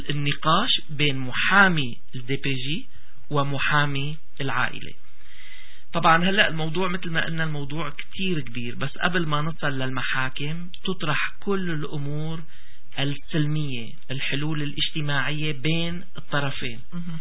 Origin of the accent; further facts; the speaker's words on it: Syria; نحن عندنا بسوريا